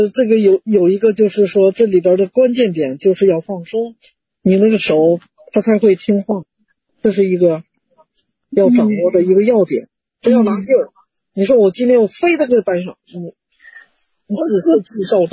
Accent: China; 那个跪它是不稳的，我们中国人这种

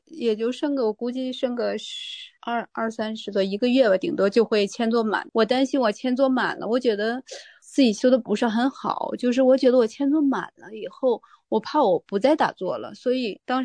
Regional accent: Beijing, China; 我问一下吧，我是北京的

